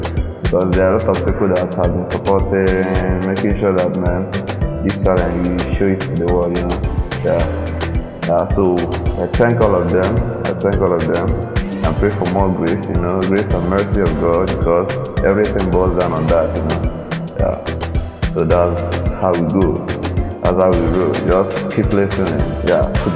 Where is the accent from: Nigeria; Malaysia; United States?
Nigeria; Nimo, Anambra; Yeah, I hail from Nimo, in Ijikwa Kano government area of Anambra State. Yes, I'm Igbo guy.